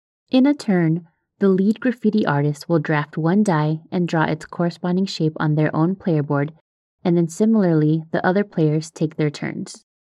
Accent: Los Angeles, California, United States; Born and raised in Los Angeles, graffiti and street art could be found on nearly every street of my surrounding neighborhood.

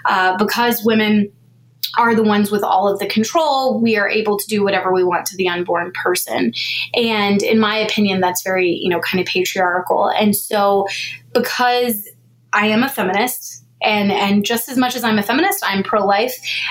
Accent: Texas, United States; Growing up in Texas, especially, you're kind of told that if you're pro-life, you have to vote Republican.

